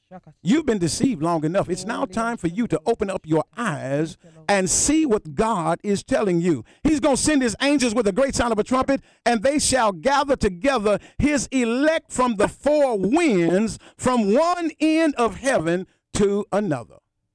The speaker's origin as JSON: {"language": "English", "town": "Chicago", "region": "Illinois", "country": "United States", "tie": "born or raised there", "said": "I had been taught that I grew up in the Apostolic Church. I grew up in Chicago up under Bishop Poole and Matty B. Poole."}